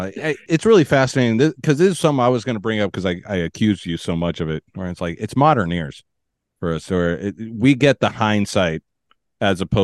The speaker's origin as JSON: {"language": "English", "country": "United States", "said": "I mean, we're both American, so we're isolated."}